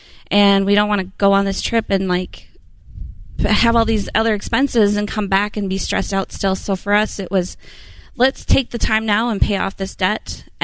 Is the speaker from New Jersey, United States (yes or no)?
no; North Mankato, Minnesota, United States; North Mankato, Minnesota.